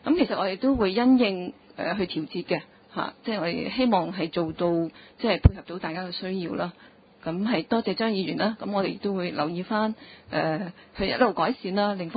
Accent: China; 我想跟我們中國人 的習慣都有些關係

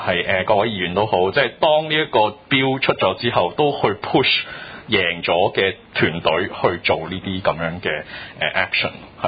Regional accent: Hong Kong; 咁我哋香港人，我哋嘅之前嘅好多嘅社區研究都覺得香港人係唔識得自己嘅 neighbors

